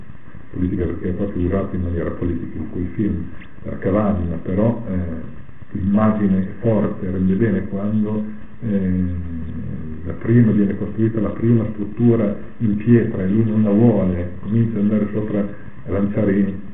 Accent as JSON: {"language": "Italian", "region": "Emilia-Romagna", "country": "Italy", "said": "nelle valli da dove vengo io, cioè io ero fuori la pianura, ma le valli subito sopra, sopra Bologna"}